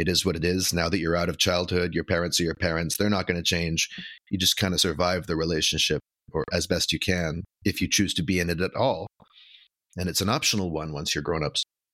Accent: Vancouver, British Columbia, Canada; moved away as an adult; now in Brooklyn, United States; I'm from Vancouver, Canada, originally. I moved to Brooklyn, New York in my mid-adulthood and have spent the better part of it here.

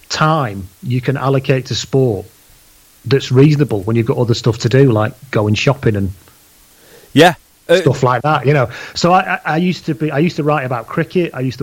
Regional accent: Leigh, North West England, United Kingdom; I grew up in Lee in Lancashire, huge Lee rugby league fan.

